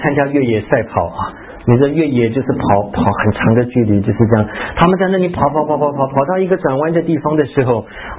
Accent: Taiwan; moved away as an adult; 很多话是我们台湾国语叫做有听没有懂，听了好像没有听懂。这个可是我到美国去的时候

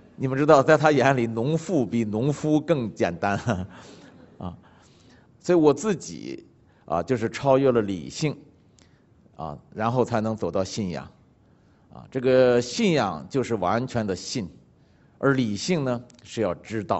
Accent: China; 神这个字，我们中国人在造字的时候哈，就含义很深

